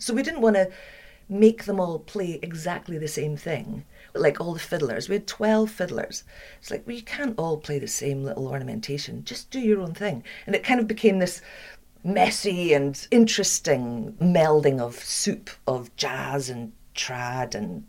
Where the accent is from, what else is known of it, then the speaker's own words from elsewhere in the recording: Black Isle, Scotland, United Kingdom; I come from the Black Isle, which is like right up north near Inverness, and they all speak like that.